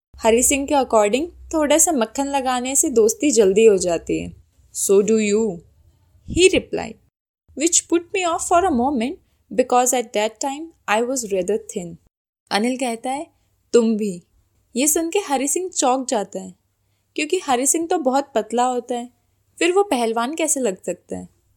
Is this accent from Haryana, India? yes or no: yes; Sonipat, Haryana, India; मैं सोनीपत हरियाणा से बिलोंग करती हूँ।